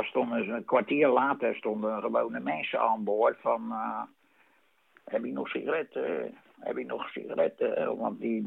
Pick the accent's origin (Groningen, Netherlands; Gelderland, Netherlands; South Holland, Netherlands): South Holland, Netherlands; Vlaardingen; Want ik kom uit Vlaardingen, dat is officieel. En dat is in Haringstad.